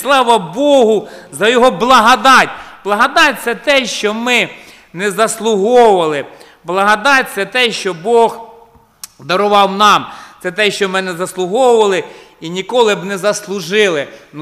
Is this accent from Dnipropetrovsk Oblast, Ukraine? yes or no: yes; Nikopol, Dnipropetrovsk Oblast, Ukraine; Я вже казав, я ваш брат, я з Нікополя.